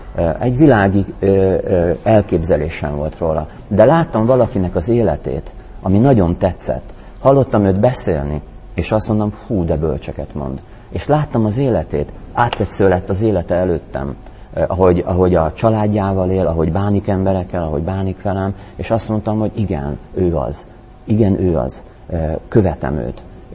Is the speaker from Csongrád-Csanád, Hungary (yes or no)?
yes; Szeged, Csongrád-Csanád, Hungary; én szegedi vagyok